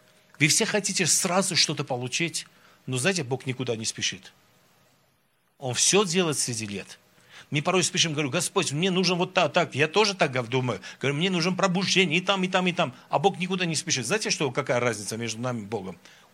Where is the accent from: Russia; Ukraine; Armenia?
Armenia; Мы армяне, знаете, мы какие? Мы солнце не очень любим.